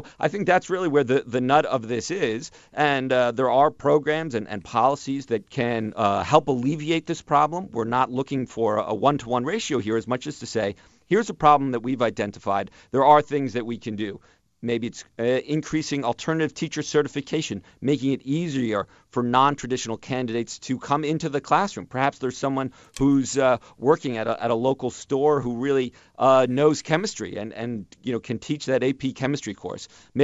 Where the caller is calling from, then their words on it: Washington, District of Columbia, United States; I'm calling here from Washington, D.C.